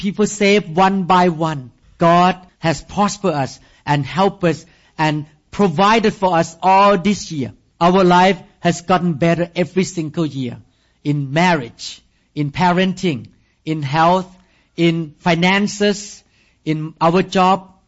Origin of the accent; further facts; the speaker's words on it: Thailand; now in United States; knowing nothing about building the church in America because we came from Thailand.